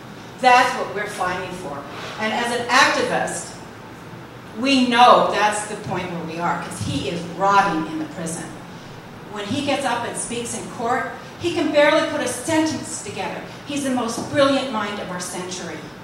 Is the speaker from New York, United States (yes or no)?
no; New Hampshire, United States; I'm from New Hampshire.